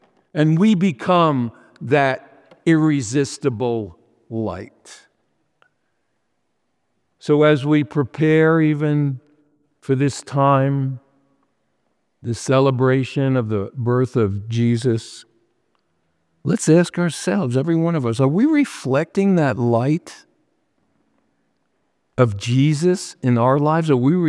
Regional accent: New York, United States; And I'm from New York and I've ridden that subway many times.

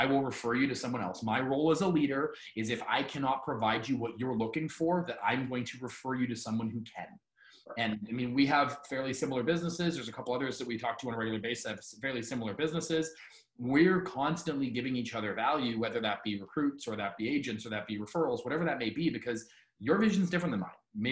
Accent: Ontario, Canada; I live in Burlington. I grew up in Niagara. So kind of the Golden Horseshoe, the west side of Toronto.

